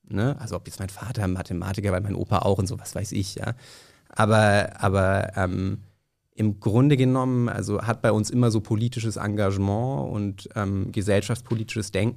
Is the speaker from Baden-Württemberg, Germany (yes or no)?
no; Nuremberg, Bavaria, Germany; Ich komme aus Nürnberg ursprünglich.